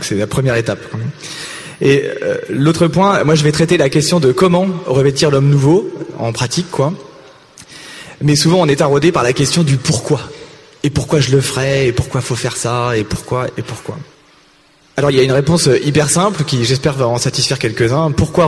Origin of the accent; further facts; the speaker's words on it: Toulon, Provence-Alpes-Côte d'Azur, France; j'ai 35 ans, je viens de Toulon, je suis célibataire pas encore marié, je bosse dans la promotion immobilière et je suis membre de la communauté de l'Emmanuel.